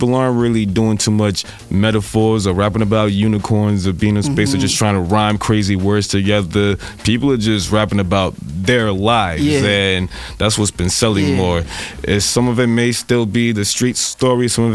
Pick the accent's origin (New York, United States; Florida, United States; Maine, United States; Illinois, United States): New York, United States; now in Minnesota, United States; Now, being that I'm from New York, but not in New York. I live here in Minnesota, so I'm around y'all and y'all unique sounds.